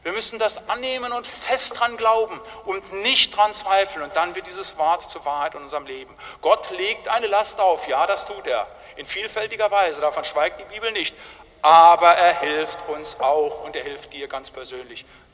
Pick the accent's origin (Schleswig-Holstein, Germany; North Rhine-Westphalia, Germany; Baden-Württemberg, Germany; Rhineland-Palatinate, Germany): North Rhine-Westphalia, Germany; Da, wo ich herkomme aus dem Siegerland, eine sehr fromme Gegend hier in Deutschland